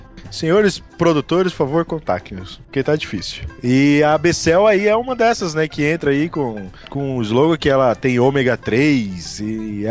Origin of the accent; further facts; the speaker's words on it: São Paulo, Brazil; Eu sou daqui de São Paulo e o termo ir para a roça era muito ruim.